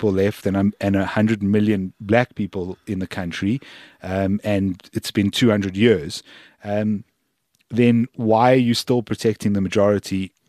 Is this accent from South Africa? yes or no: yes; South Africa; As a South African, you don't have equal opportunity to become an astronaut